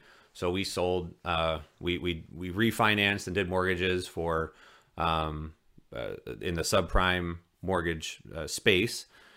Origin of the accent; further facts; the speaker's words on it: Bloomington, Illinois, United States; back in my hometown of Bloomington, Illinois, with State Farm Insurance